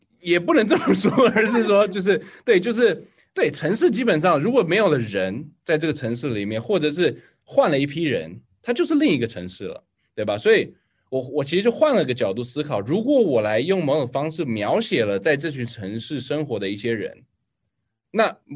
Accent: Taiwan; now in Seattle, United States; 因为我其实是4年前我从台湾搬来西雅图

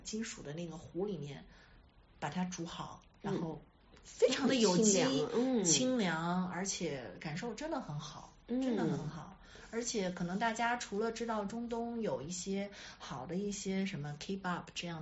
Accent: Xi'an, Shaanxi, China; 尤其我是西安人，那大家都知道西安的一个特产就是肉夹馍

